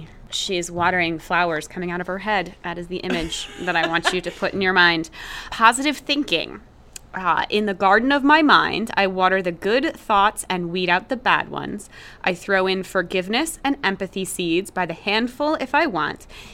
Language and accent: English; East Coast, United States; now in Midwest; I grew up on the East Coast and I feel like, I don't know, the mentality on the East Coast was much more insular.